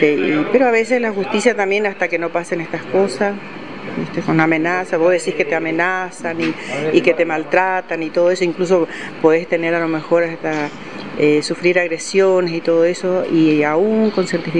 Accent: Puerto Iguazú, Misiones, Argentina; Ahí en Barrio Malvinas, estamos en el mismo barrio. Así que la conozco así, de Iguazú, digamos que somos de Iguazú.

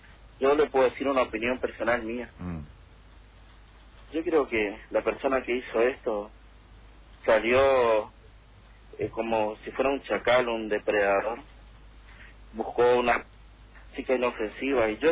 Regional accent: Posadas, Misiones, Argentina; yo soy de Posadas, yo nací acá, yo nunca me fui a Posadas, yo amo Posadas, yo quiero que mis hijos crezcan acá.

